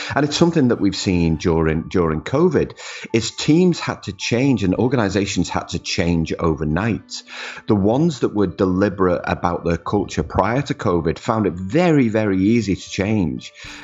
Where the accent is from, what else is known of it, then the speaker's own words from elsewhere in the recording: Liverpool, North West England, United Kingdom; now in Australia; I'm originally from Liverpool in the UK, home of the …, of course.